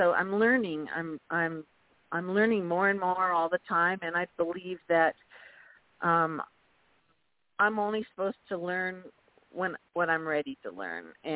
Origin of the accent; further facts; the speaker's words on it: Washington, United States; Just because I'm on one site for Arizona, I grew up in Washington State.